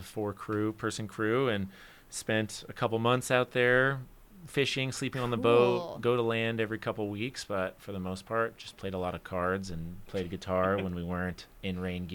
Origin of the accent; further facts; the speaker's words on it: Alaska, United States; Skylar and I grew up in Alaska together since elementary school and are still collaborators to this day